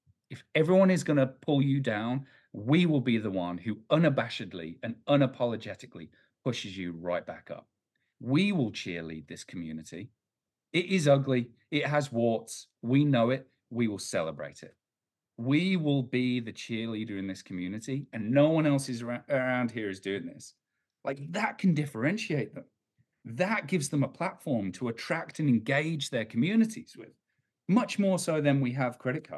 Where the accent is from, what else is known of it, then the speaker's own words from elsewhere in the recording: England, United Kingdom; because I am white, I am English.